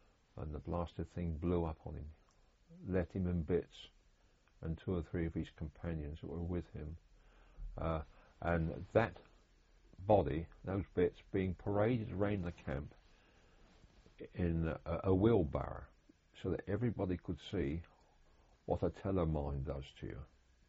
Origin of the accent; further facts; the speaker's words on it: Portsmouth, South East England, United Kingdom; And we came down to Portsmouth here, my hometown, and we were anchored near Spitsand Fort.